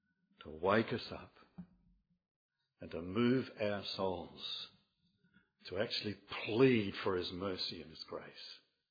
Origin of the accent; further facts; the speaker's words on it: Melbourne, Victoria, Australia; Now, I'm from Victoria, from Melbourne, right?